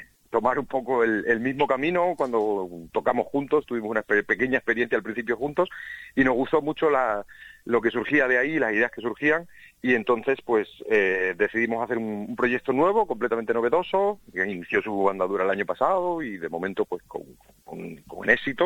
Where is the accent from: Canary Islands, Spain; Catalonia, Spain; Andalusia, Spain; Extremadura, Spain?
Extremadura, Spain; now in Salamanca, Spain; yo no soy de Salamanca, aunque vivo aquí desde hace muchos años, pero soy de Extremadura